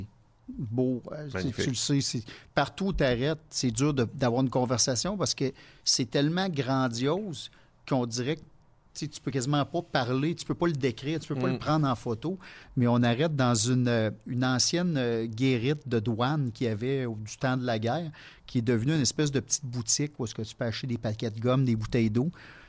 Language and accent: French; Quebec, Canada; Je dis, ben non, moi, je suis québécois.